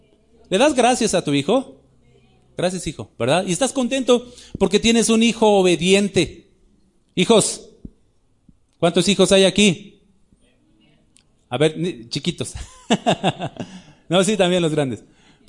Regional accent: Mexico; sí soy mexicano y sí amo a mi patria y amo a mi gente

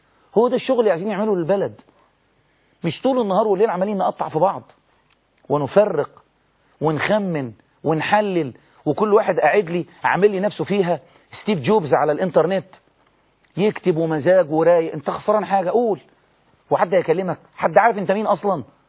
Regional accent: Egypt; انما احنا عندنا في مصر قانون

